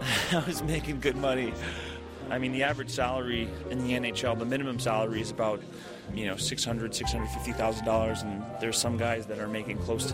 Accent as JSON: {"language": "English", "region": "New York", "country": "United States", "said": "I'm from Long Island, New York."}